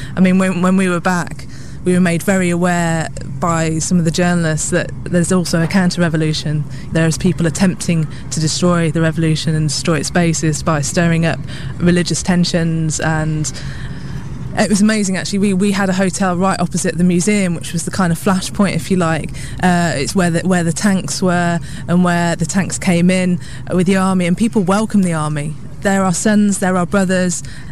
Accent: London, United Kingdom; people love the fact that we're from London

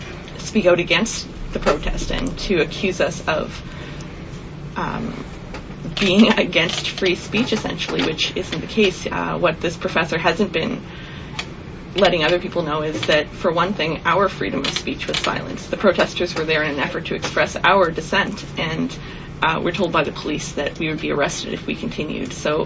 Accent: Canada; I think that we have the right as Canadian citizens to be free from hate speech

